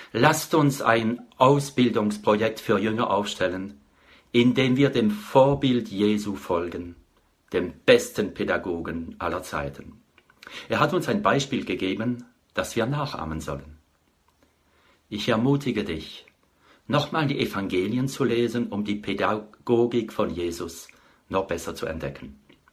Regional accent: France; German is a second language; bin Franzose, wohne in der Gegend von Straßburg.

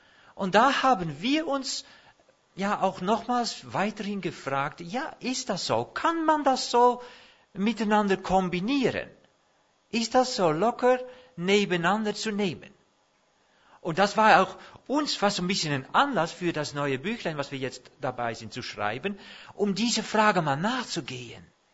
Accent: Netherlands; German is a second language; ich bin Holländer, und die Holländer, die gehen manchmal über Grenzen

